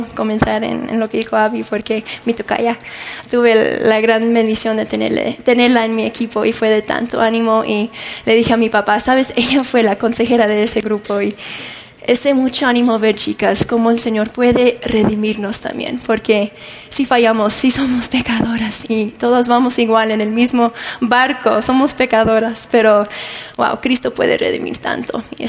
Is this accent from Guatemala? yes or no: no; Oregon, United States; Vengo de Oregón, que es un estado aquí en los Estados Unidos, y vivo en la playa y se llama Cannon Beach.